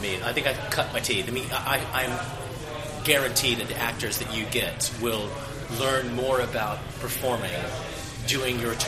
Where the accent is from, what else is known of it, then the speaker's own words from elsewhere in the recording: United States; I'm American, obviously.